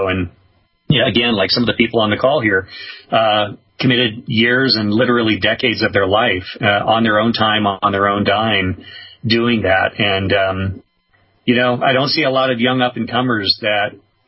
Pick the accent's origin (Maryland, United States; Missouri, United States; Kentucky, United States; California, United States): Missouri, United States; St. Louis; as a child growing up in St. Louis, really was kind of pivotal in shaping my interest in UFOs and cattle mutilations. And I lived in St. Louis.